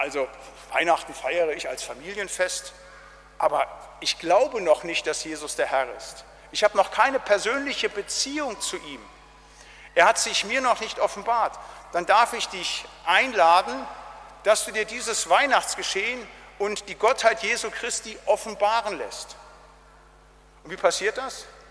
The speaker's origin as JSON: {"language": "German", "region": "North Rhine-Westphalia", "country": "Germany", "said": "Ich komme ja aus dem Siegerland, aus dem Wittgensteiner. Das ist eine Gegend mit vielen Bergen. Da liegt immer Schnee im Weihnachten."}